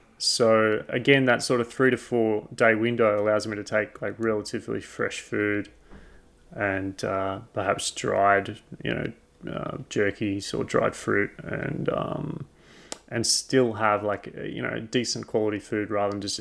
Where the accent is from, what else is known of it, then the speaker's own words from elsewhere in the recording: Australia; I've got all the gear, but I'm hideously inexperienced being an Australian in ice.